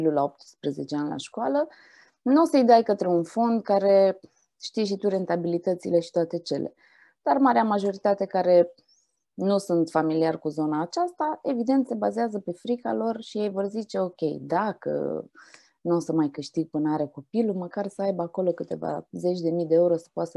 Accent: Romania; modul în care suntem noi construiți ca și români

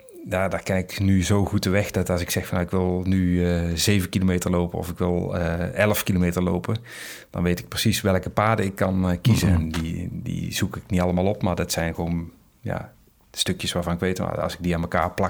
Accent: North Brabant, Netherlands; Als je bij ons in Brabant... de natuur is natuurlijk heel veel hei.

